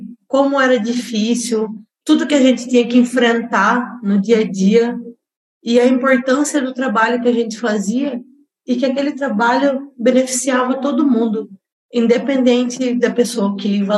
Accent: Mato Grosso do Sul, Brazil; now in São Paulo, Brazil; Eu vim do Mato Grosso do Sul e eu sou designer gráfico, então, assim, eu vim para São Paulo sem conhecer nada, sem conhecer ninguém.

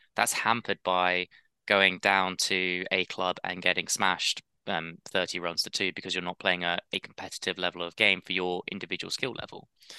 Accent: United Kingdom; We're British, playing a minority sport, likely all failed cricketers

